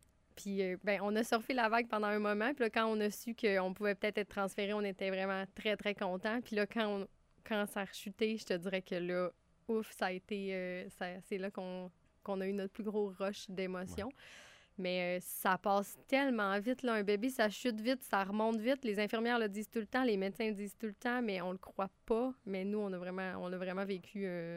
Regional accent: Chicoutimi, Quebec, Canada; Moi, je viens de Chicoutimi.

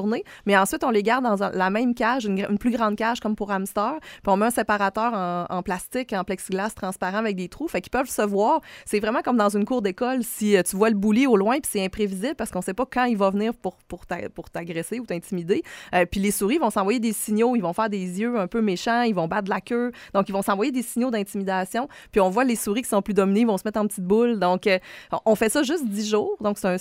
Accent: Quebec, Canada; Moi, je viens du Lac-Saint-Jean. Donc, je suis partie de la maison tôt pour aller à l'université à Trois-Rivières, à l'UQTR

